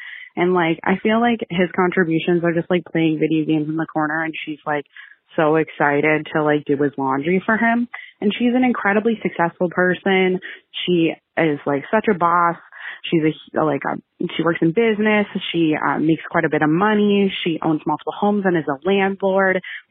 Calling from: Canada; Hi, ladies. I'm calling you from Canada.

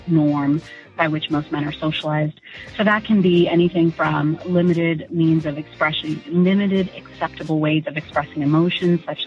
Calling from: Orlando, Florida, United States; I'm calling from Orlando. I live very close to Pulse and I'm very close to the plaza where … was shot and killed.

